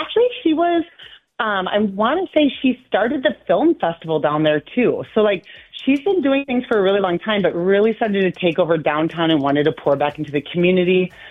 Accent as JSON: {"language": "English", "town": "Wauwatosa", "region": "Wisconsin", "country": "United States", "lives_now": "Beloit, United States", "said": "I moved for love. I'm from Wisconsin. My husband's from Nebraska."}